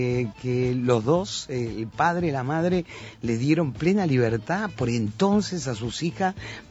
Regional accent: Uruguay; yo como mujer uruguaya la estoy disfrutando.

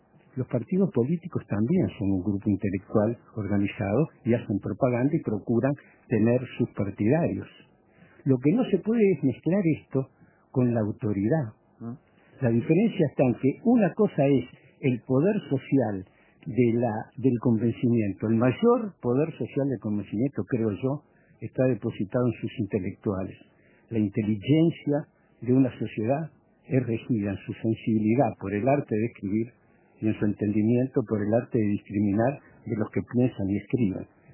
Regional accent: Uruguay; como Frente Amplista y como ciudadano uruguayo

